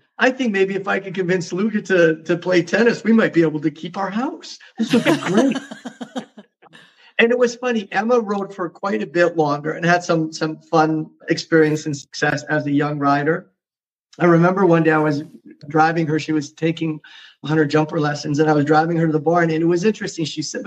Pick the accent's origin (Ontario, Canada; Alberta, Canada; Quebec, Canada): Alberta, Canada; Calgary; as Canadians, we just did turkey and ham. And as a Canadian, we just try and be like Americans